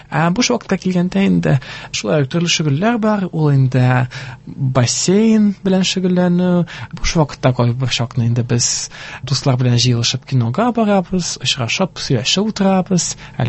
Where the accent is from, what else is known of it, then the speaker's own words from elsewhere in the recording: Bashkortostan, Russia; born there; moved away as an adult; now in Kazan, Russia; Тумышым белән мин Башкортстан Республикасыннан һәм инде 2020 елына Казан шәһәренә күченеп килдем.